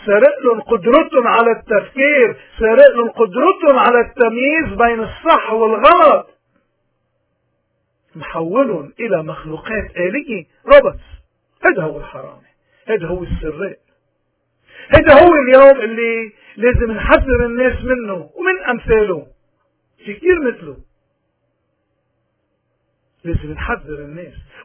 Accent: Lebanon; ونحن كلبنانيين من وقت ما وجد التاريخ موجودين

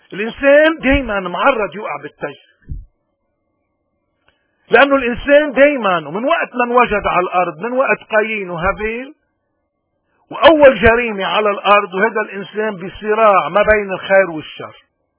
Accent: Lebanon; نحن بطريقنا الى الانقراض كشعب لبناني، كلنا كلبنانيين بدون استثناء

